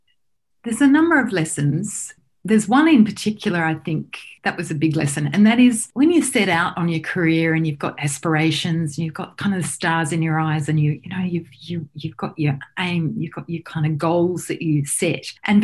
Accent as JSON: {"language": "English", "region": "New South Wales", "country": "Australia", "tie": "born or raised there", "said": "I grew up in country in New South Wales, out near Millthorpe and Orange. And it's Wurundjeri country of First Nations people. My family had not had a lot, but they'd grown up on a farm, and we had a dairy farm."}